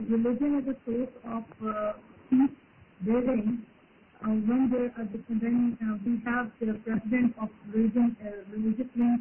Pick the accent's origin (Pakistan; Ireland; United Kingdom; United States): Pakistan; Lahore, Punjab; from Lahore, and I've been working in peace building and in the course of peace building in Pakistan.